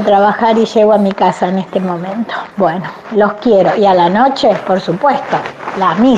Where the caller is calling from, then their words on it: Pergamino, Buenos Aires Province, Argentina; de Pergamino y siempre los escucho, siempre, siempre.